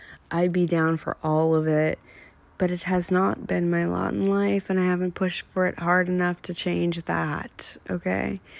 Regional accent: California, United States; I'm a Californian, true and true, through and through.

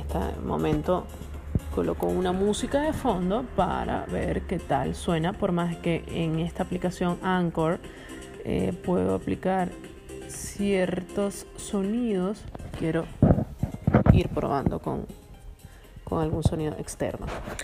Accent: Caracas, Capital District, Venezuela; soy oriunda de Caracas, capital de Venezuela, de la época de los tazos y del Super Nintendo.

